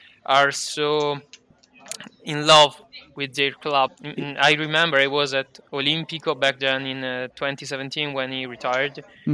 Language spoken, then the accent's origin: English; Rome, Lazio, Italy; I'm from Rome, so actually I'm a bit like I can judge properly